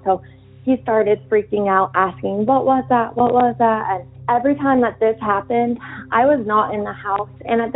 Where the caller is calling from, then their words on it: New Hampshire, United States; I'm calling from New Hampshire.